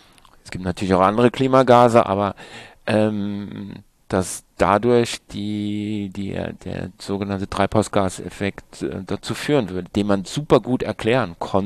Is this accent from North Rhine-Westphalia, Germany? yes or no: no; Rhineland-Palatinate, Germany; ich bin ja im Weingut groß geworden und also in an der Mosel groß geworden